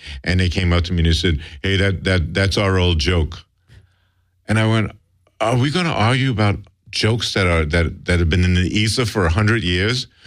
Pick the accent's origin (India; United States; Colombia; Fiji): United States; New York City, New York; I don't know anything about cars. I grew up in New York City.